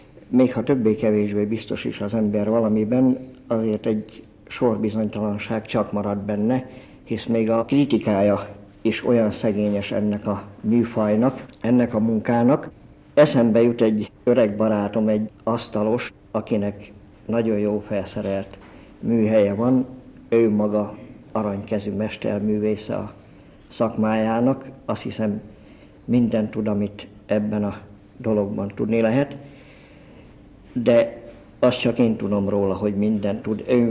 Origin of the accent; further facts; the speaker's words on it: Napkor, Szabolcs-Szatmár-Bereg, Hungary; Az a falu, ahol születtem, ahol felnőttem, és ahol talán behuny szemmel sem tévednék